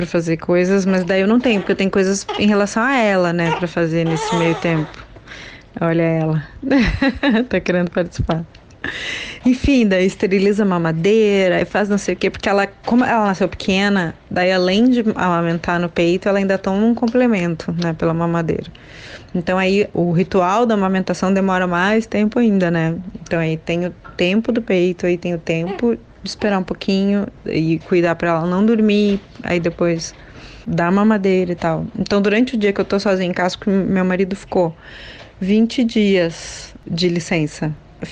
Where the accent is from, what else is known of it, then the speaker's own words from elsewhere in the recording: Porto Alegre, Rio Grande do Sul, Brazil; Eu sou gaúcha, né? Sou de Porto Alegre